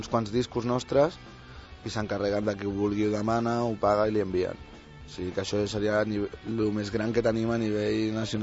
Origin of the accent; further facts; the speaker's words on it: Sant Cugat del Vallès, Catalonia, Spain; som de Sant Cugat tots d'aquí de tota la vida.